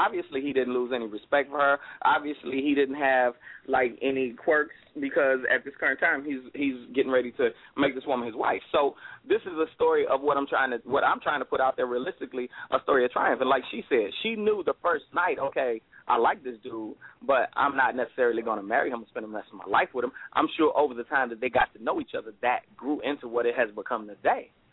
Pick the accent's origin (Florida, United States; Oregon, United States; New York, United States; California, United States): Florida, United States; Miami; I'm 305 till I die, boy. I'm from the Miami. That's how we get down.